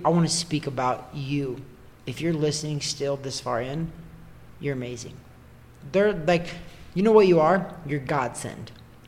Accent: Missouri, United States; I came from Missouri. Middle of nowhere

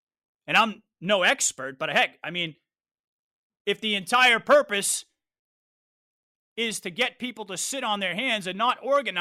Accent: United States; but right here in America, as an American, I can say the fighting spirit has only gotten stronger amongst patriots.

